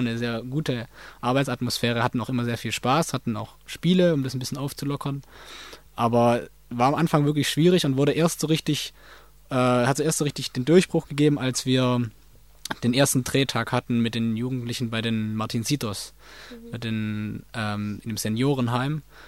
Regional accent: Germany; wie weit für mich als Deutscher die Sicht auf diese peruanische Industrie

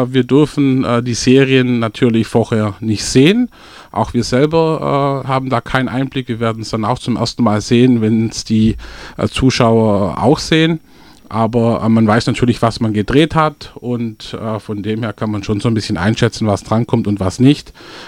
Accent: Melchingen, Baden-Württemberg, Germany; Aus dem Grund, weil wir verbunden sind mit der Schwäbischen Alb. Also wir sind, wir sind einfach auf dem Land aufgewachsen.

